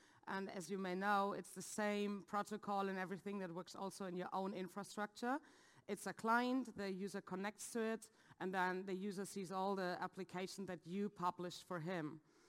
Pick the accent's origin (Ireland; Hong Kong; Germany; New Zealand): Germany; I'm from Germany.